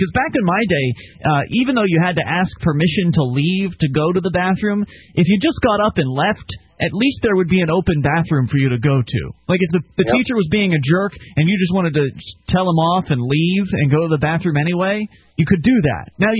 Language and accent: English; Sarasota, Florida, United States; In fact, where I grew up in Sarasota, Florida